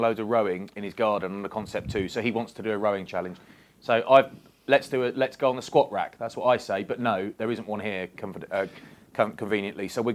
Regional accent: Bath, South West England, United Kingdom; because I'm from Bath

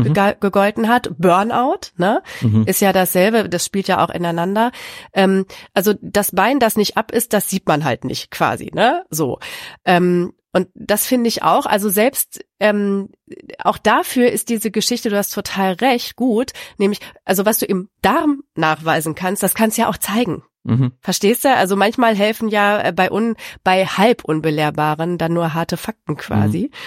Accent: North Rhine-Westphalia, Germany; und das sage ich als Westfälin nicht ohne Stolz

